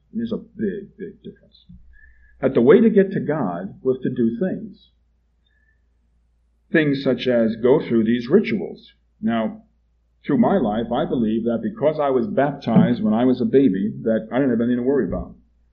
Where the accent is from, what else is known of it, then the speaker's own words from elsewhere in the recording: New York City, New York, United States; born there; I was born in New York, New York City, about 20 miles from the center of New York City. And I was raised in a Catholic family, you could call it, although they were non-practicing.